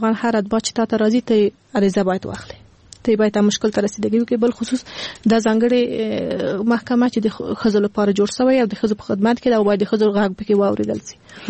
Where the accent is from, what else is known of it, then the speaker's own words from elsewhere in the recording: Afghanistan; born there; مونږ په اول کې مونږ په خپل افغانستان کې پیدا شوی